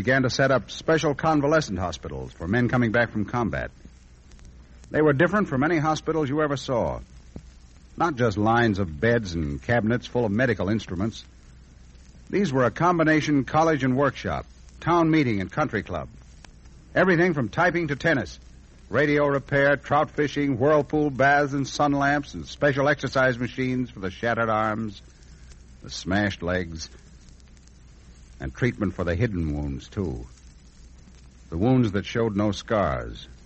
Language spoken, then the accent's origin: English; Brookfield, Missouri, United States; I'm a doctor and I come from Missouri. Maybe that's the reason all this happened. Back in Brookfield, Missouri, in the county I came from, there's an old saying.